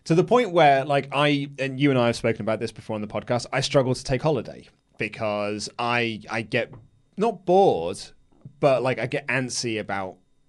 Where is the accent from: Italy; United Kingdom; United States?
United Kingdom; England; maybe it's just because I'm an Englishman